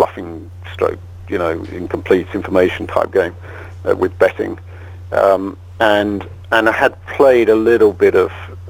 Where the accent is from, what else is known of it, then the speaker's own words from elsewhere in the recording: Birmingham, West Midlands, United Kingdom; also born or lived in Manchester; now in London, United Kingdom; I grew up actually in Birmingham, not Alabama, but Birmingham in England, which is kind of in the middle of the UK, or in the middle of England, I should say.